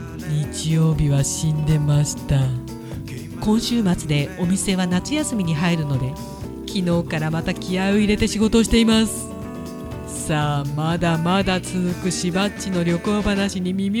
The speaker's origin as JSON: {"language": "Japanese", "region": "Tokyo", "country": "Japan", "tie": "born there", "said": "東京生まれの足にはその概念がありませんでしたが"}